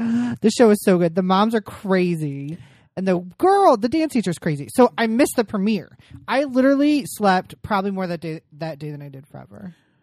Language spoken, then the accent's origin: English; Columbus, Ohio, United States; I mean, I grew up in Columbus, which is a lot better, but similar to Pittsburgh.